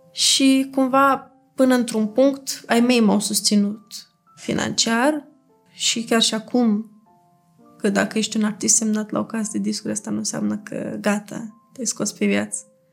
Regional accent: Moldova; Gata, suntem moldoveni și ne ajutăm reciproc.

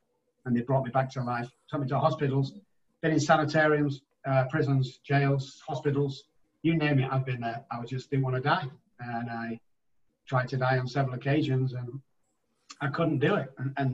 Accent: Manchester, North West England, United Kingdom; now in San Antonio, United States; Obviously, I'm in San Antonio, Texas now, but I'm originally from Manchester in the United Kingdom. And I grew up there with my family.

